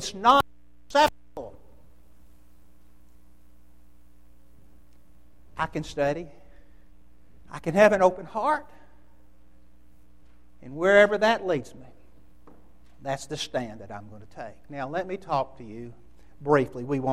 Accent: Birmingham, Alabama, United States; I used to think, growing up in Birmingham, that the Baptist church always existed. I mean, they're on every corner. All of my relatives pretty well were Baptist.

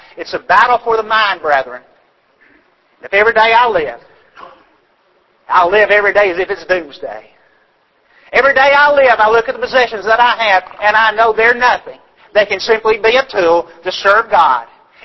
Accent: the South, United States; Now, I'm from the South. You'd have to appreciate the Civil War in the South.

